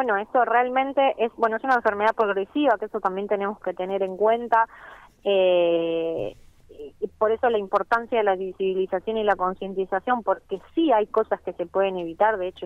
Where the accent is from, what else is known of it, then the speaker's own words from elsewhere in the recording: El Hoyo, Chubut, Argentina; Principalmente, bueno, yo soy del Hoyo.